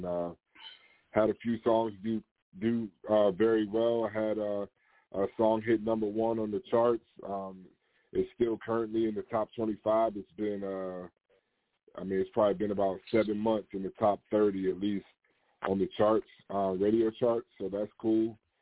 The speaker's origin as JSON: {"language": "English", "region": "Maryland", "country": "United States", "lives_now": "Georgia, United States", "said": "I'm originally from the Montgomery County, the DMV of Maryland, D.C., Maryland, Virginia, MoCo. Moved down to about an hour south of Atlanta, Georgia."}